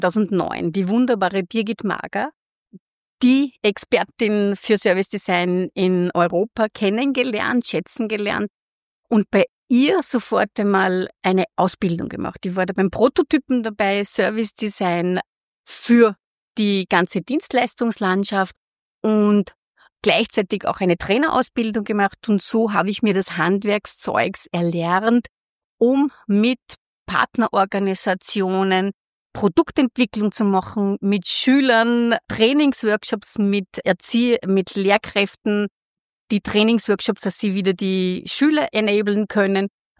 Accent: St. Marienkirchen an der Polsenz, Upper Austria, Austria; now in Linz, Austria; meine Wurzeln sind am Land. Ich bin in der Mosthauptstadt geboren, für die, die es nicht wissen, St. Marienkirchen an der Pollsens. Das heißt, ich habe dort meine Sozialisierung erfahren und habe jetzt in Linz meine Wurzeln geschlagen

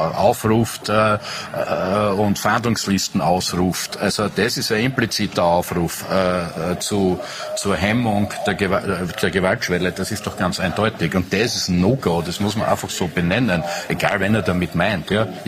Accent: Graz, Styria, Austria; Das ist nämlich Graz, meine Heimatstadt.

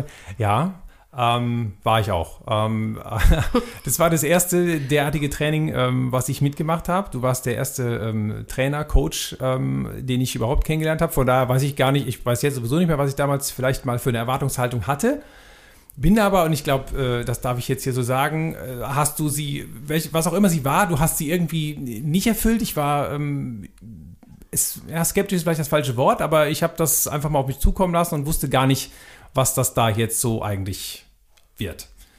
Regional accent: North Rhine-Westphalia, Germany; moved away as an adult; Geografisch komme ich aus dem Rheinland, bin aus der näheren Umgebung von Köln, bin dort aufgewachsen, habe dort studiert.

